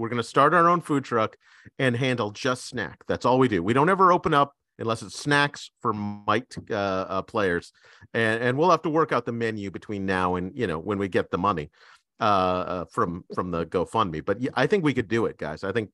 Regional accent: West Coast, United States; I would add into that maybe like almond milk or sesame milk, Lance, just because we're from the West Coast.

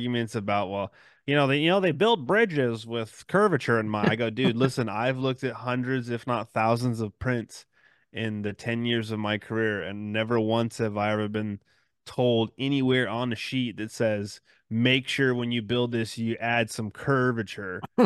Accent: California, United States; Okay, so I'm from Cali.

